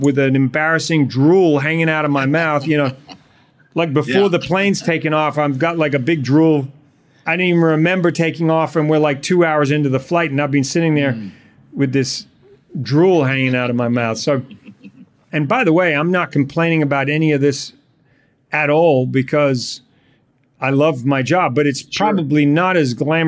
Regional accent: New Zealand; I'm from New Zealand.

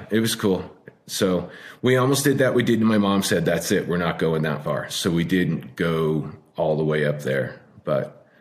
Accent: Moyie Springs, Idaho, United States; also born or lived in Washington; And then most of my childhood, I grew up in Bonners Ferry, Idaho. Actually, a little town called Moye Springs.

